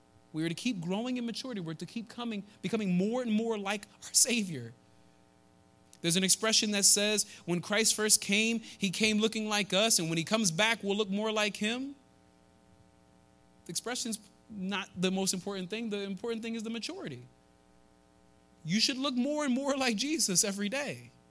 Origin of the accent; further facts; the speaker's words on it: Philadelphia, Pennsylvania, United States; Remember that whole thing I told you about, I'm from Philly. Well, these are the friends from Philly and from Jersey, some of them from Florida. And when I'm talking to them, I sound different.